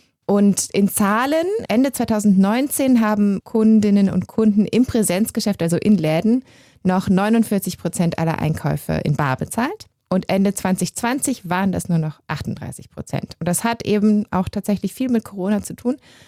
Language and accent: German; Germany; ich komme ja aus Deutschland, wie man hört